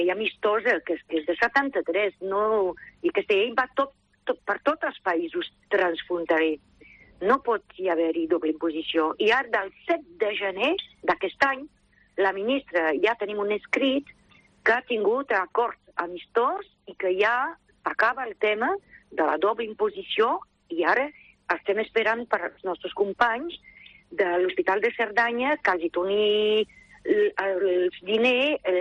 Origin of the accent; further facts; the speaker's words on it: France; jo no estic afectada perquè jo sóc francesa, visc a la zona aquesta transfronterera